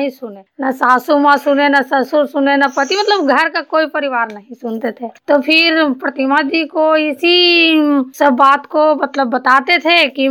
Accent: Balwa, Bihar, India; मैं गांव बलवा से बोल रही हूँ, पोस्ट भोजपुर, थाना नगर नौसा, जिला नालंदा के निवासी हूँ

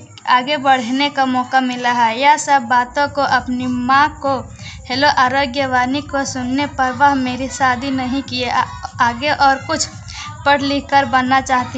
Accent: Bahadurpur, Jharkhand, India; और मेरा गांव का नाम बहादुरपुर और मेरा उम्र 18 वर्ष है।

